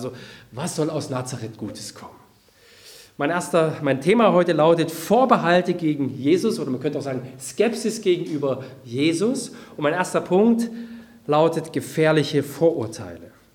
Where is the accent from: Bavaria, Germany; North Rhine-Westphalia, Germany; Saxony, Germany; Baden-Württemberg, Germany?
Saxony, Germany; Bernstadt; Ich komme aus Bernstadt, ein kleines Kaff in Ostsachsen, das kennt keiner